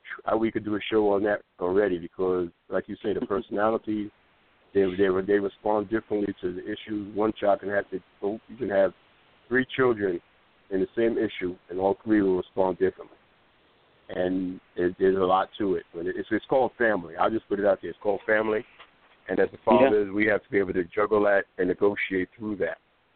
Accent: New York, United States; see, I'm old school. I was raised in New York.

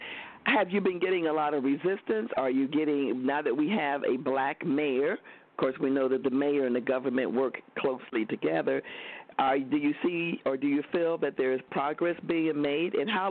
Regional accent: Chicago, Illinois, United States; I wasn't going to be subservient because I'm from Chicago. I'm very vocal.

